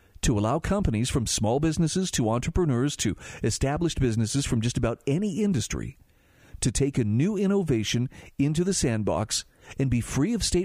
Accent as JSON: {"language": "English", "region": "Utah", "country": "United States", "tie": "born or raised there", "said": "Utah, my home state, is on its way to enacting something known as a regulatory sandbox."}